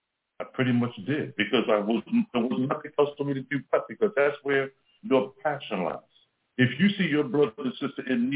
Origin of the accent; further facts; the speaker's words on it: Baltimore, Maryland, United States; I grew up in Baltimore, and I grew up like most of us.